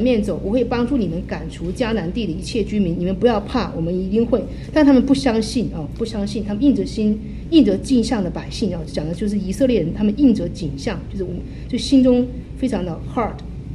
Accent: China; 我觉得作为我们中国人就是我们可能比较含蓄，表达比较含蓄

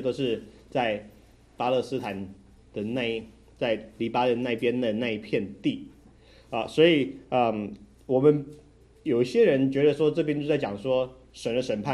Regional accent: Taiwan; accent: Taiwanese Mandarin; 因为我讲话有台湾国语

